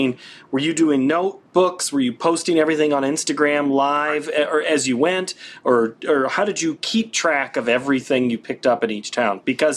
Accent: Jessup, Iowa, United States; Jessup, Iowa. Do you remember Jessup, Iowa? A little bit. So that's my hometown.

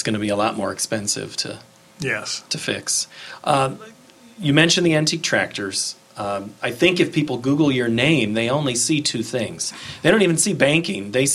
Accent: Iowa, United States; I guess growing up in Iowa, growing up in a small location

